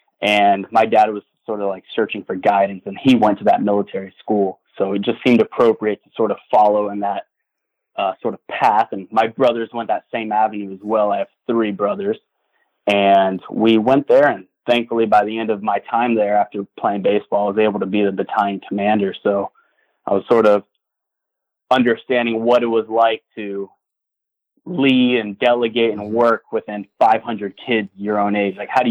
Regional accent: Miami, Florida, United States; also born or lived in Gainesville; I'm from Miami, Florida, and you know, Miami is a very unique place, riddled with talent, so much baseball all around.

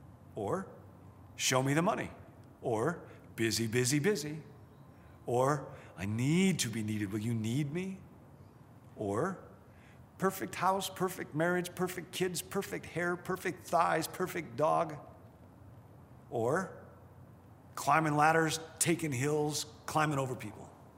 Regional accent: Rockford, Illinois, United States; I had spoken someplace in my hometown, Rockford, Illinois, and the local newspaper did an article about it.

